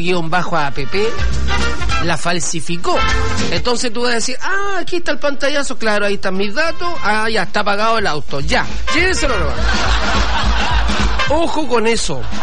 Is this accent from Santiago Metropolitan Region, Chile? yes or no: no; Viña del Mar, Valparaíso, Chile; Queridos amigos de Valparaíso, Viña del Mar, playa, arena y mar. Somos de Viña del Mar.